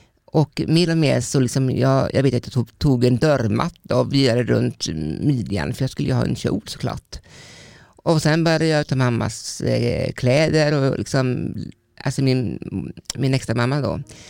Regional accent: Jönköping County, Sweden; Jag kommer från Småland och jag är uppvuxen med min pappa och mamma.

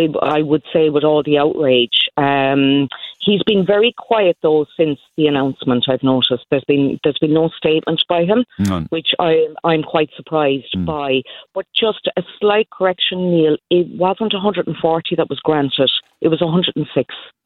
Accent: Cork, Munster, Ireland; born there; So I was born in Besborough in the early 70s. I was placed with my adoptive family at 7 weeks old.

